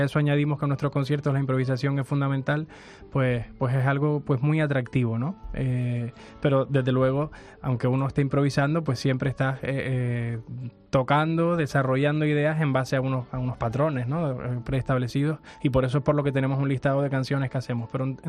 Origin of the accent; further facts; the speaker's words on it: Canary Islands, Spain; vengo de Canarias y no sé si pasa en otras comunidades